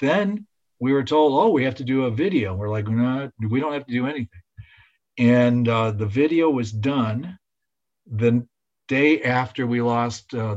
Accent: Chicago, Illinois, United States; I'm from Chicago

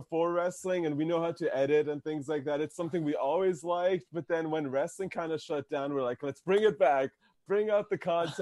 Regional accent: Canada; I think it's a little different because we're Canadian, so there's a little bit more logistics involved.

